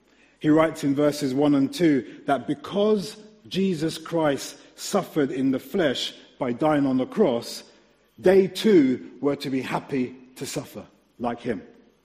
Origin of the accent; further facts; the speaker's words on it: London, United Kingdom; My parents are from Jamaica. I grew up in London. I'm born in London.